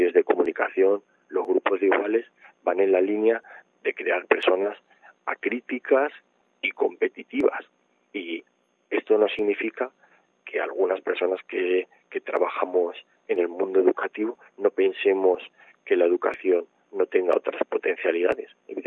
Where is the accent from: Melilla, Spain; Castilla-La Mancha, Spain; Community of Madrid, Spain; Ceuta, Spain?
Community of Madrid, Spain; Madrid; por hablar de Madrid, que es de donde yo soy